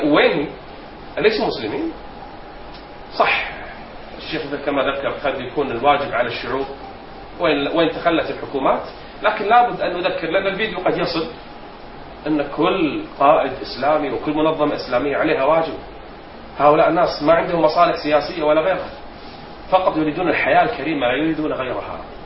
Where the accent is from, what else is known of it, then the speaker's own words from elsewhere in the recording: Kuwait; ومنهم أئمة عندنا في الكويت